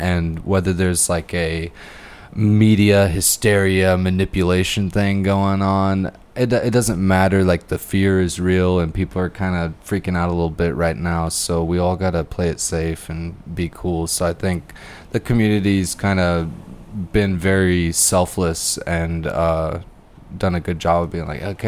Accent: Bastrop, Texas, United States; I was born here, but I grew up in Bastrop.

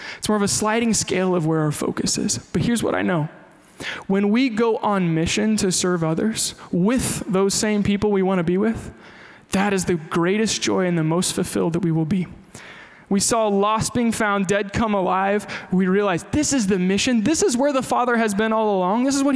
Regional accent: Kansas, United States; Man, maybe it's because I'm from Kansas and I like barbecue.

